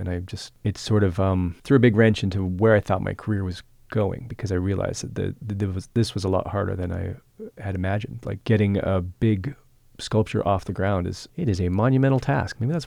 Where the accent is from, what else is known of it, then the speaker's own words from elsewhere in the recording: Bisbee, Arizona, United States; I'm from Bisbee, and I moved back to Bisbee to take care of him.